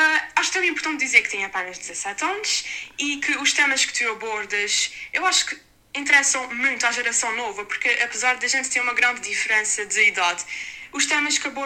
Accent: Azores, Portugal; accent: Azorean, São Miguel Island; antes que perguntes que sotaque é este, é o sotaque dos Açores, mais propriamente da Ilha de São Miguel.

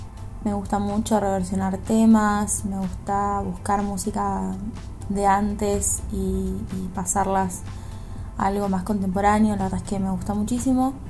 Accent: Posadas, Misiones, Argentina; moved away as an adult; now in Buenos Aires, Argentina; tengo 25 años, soy de la provincia de Misiones, de la ciudad de Posadas, y vivo en Buenos Aires hace 7 años.

